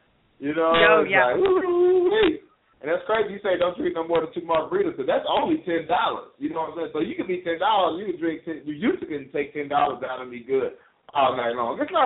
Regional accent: Oklahoma, United States; because I'm originally from Oklahoma. I'm always looking out for the 918

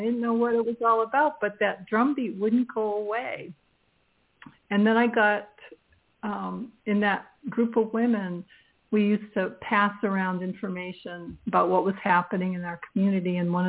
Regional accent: Auburn, Massachusetts, United States; as a kid growing up in Auburn, Massachusetts, I was a latchkey kid

